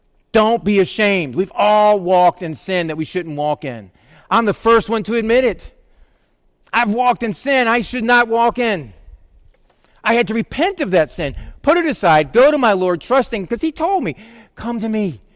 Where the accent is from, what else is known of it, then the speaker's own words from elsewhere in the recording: Scotland, United Kingdom; I'm Scottish too. That doesn't help.